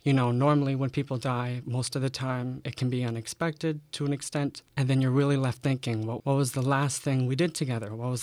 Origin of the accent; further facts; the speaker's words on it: Ottawa, Ontario, Canada; I know my grandma was one of the first people in Ottawa. That's my hometown.